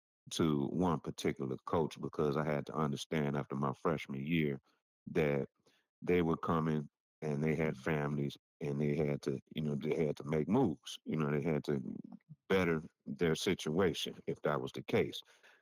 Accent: Chicago, Illinois, United States; also born or lived in New York; now in Wyoming, United States; people always try to laugh at me to know that I'm from Chicago, know that I lived in New York.

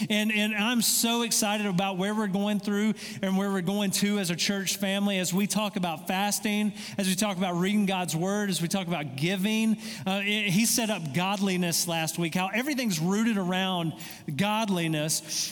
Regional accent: Loganville, Georgia, United States; So I grew up right outside of Atlanta. I grew up in a town in between Atlanta and Athens. Go Dogs. It was called Loganville.

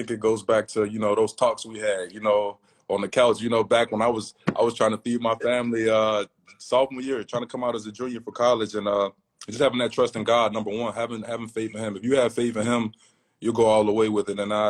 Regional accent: Washington, District of Columbia, United States; growing up in Southwest Washington, D.C., me, Maryland, you know, football is all we know.

